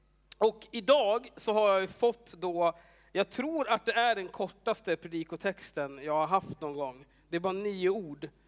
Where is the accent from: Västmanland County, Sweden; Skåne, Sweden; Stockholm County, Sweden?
Västmanland County, Sweden; Västerås; moved away; Jag kommer från Västerås från början och har bott här nu i 7 år snart.